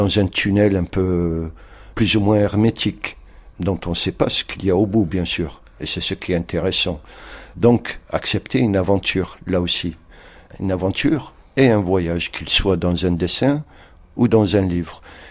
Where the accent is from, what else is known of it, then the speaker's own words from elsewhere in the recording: Algeria; Sur les papiers, je suis Algérien.